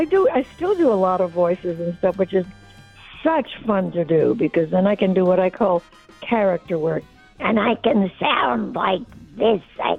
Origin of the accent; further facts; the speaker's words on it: Puerto Rico; now in United States; it started when I came to America from Puerto Rico and to my absolute dismay, found out that I was not a worthy person because I was a Puerto Rican, you know.